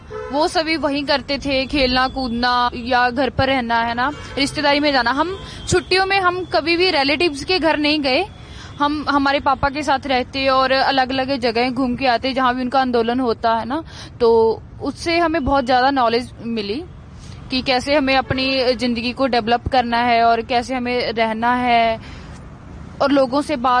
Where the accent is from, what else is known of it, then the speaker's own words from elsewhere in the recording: Mansa, Punjab, India; और मैं मानसा जिले से बिलोंग करती हूँ।